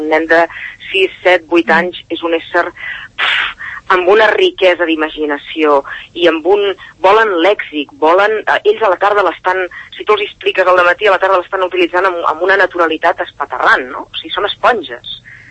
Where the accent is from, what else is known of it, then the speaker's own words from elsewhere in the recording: Catalonia, Spain; perquè jo sóc empordanesa i aquí i allà està ple d'imatges així